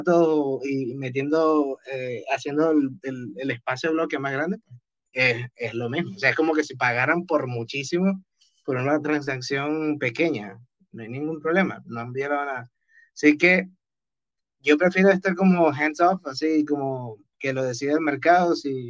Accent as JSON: {"language": "Spanish", "country": "Venezuela", "said": "yo soy de Venezuela"}